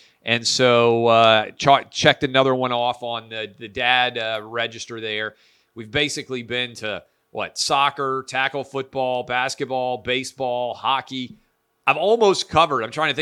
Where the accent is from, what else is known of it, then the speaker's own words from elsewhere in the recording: Tennessee, United States; one of the most famous phrases in my home state of Tennessee is, it's football time in Tennessee